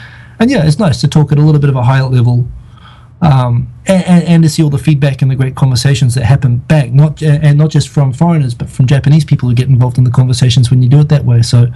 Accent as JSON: {"language": "English", "country": "New Zealand", "tie": "born or raised there", "also_born_or_lived": "Singapore"}